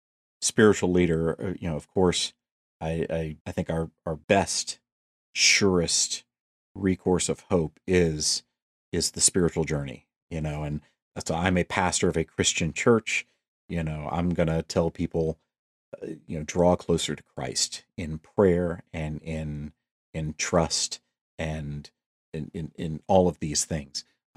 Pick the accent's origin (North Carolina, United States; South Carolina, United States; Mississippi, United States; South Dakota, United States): South Carolina, United States; As you know, I am from South Carolina.